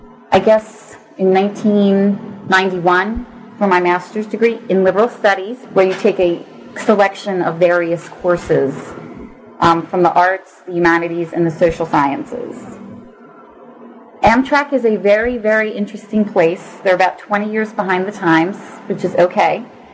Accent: Havertown, Pennsylvania, United States; also born or lived in Upper Darby; I was born in Upper Darby, actually, but I grew up in Havertown, which is right next to each other. I went to Penn State University in State College, Pennsylvania.

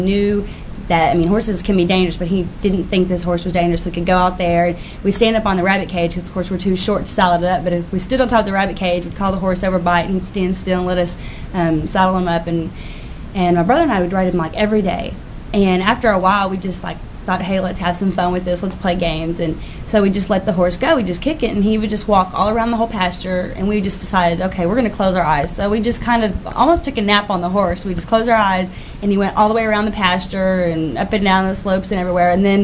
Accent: Huntsville, United States; born there; When I was little, I was born in Huntsville, and we lived down the country

